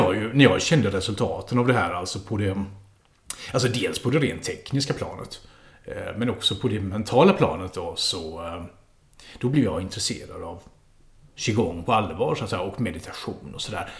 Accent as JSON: {"language": "Swedish", "town": "Gothenburg", "region": "Västra Götaland County", "country": "Sweden", "said": "Jag är 45 år, från Göteborg från början, boende i Skåne."}